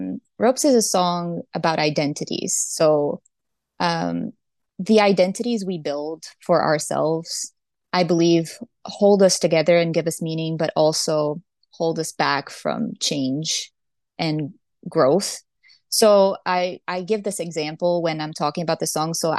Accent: Brazil; I was born and raised in Brazil.

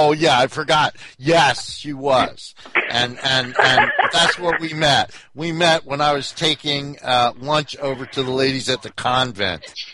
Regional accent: New Jersey, United States; also born or lived in Montgomery County, Maryland; I think I grew up first in North New Jersey, and then I moved to Montgomery County, Maryland. So I went from one of the nastiest inner cities in the 1960s to one of the wealthiest counties in America.

